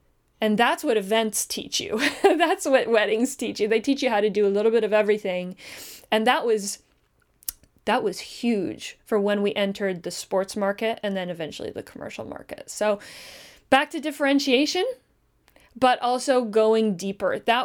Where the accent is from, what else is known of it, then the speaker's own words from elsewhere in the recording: Canada; We're Canadian. We have three downs in this country.